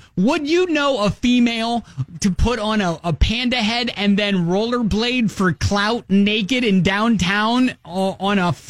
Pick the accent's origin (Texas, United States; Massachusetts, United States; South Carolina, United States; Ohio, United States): Ohio, United States; Columbus; Yeah, it happened a couple weeks ago over the break out of my hometown of Columbus, Ohio.